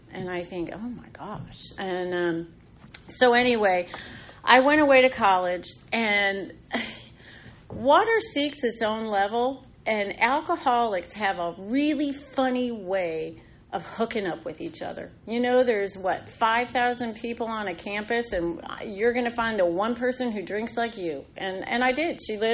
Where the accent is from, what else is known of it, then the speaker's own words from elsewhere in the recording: Reston, Virginia, United States; I spent my high school years growing up in Reston and all over Northern Virginia after that. I've lived just about everywhere you can live in Northern Virginia.